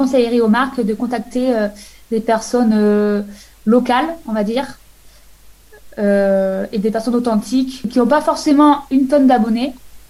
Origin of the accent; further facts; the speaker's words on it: Provence-Alpes-Côte d'Azur, France; Donc moi, voilà, je suis du Var.